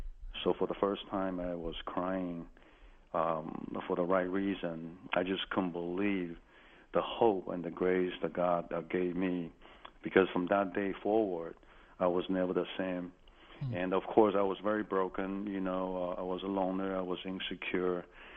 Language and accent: English; Taipei, Taiwan; My wife is from southern France, and I'm from Taipei.